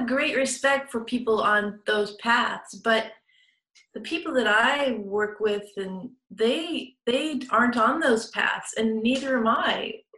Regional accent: Seattle, Washington, United States; now in Oregon, United States; Well, I grew up in Seattle, which is not, you know, wasn't a very big city at that time.

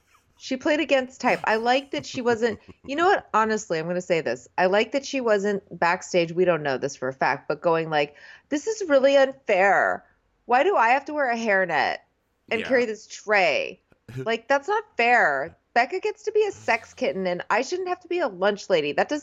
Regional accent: the South, United States; I mean, I'm from the South and people aren't just mean like that.

